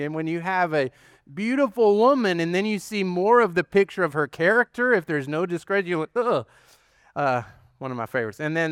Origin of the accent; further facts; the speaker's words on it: Aledo, United States; I grew up in Aledo. We had a couple of acres, and throughout the years, we had various crops and livestock.